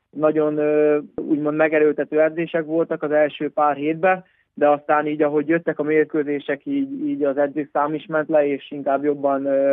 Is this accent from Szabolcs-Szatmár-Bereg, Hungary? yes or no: no; Csurgó, Somogy, Hungary; now in Germany; Csurgóról ide kerültem egy hatalmas városba, Stuttgartba. Nem Stuttgartban élek, hanem itt mellette egy ilyen kisebb faluba vagy városban, nem tudom pontosan. Szóval Csurgóhoz hasonló.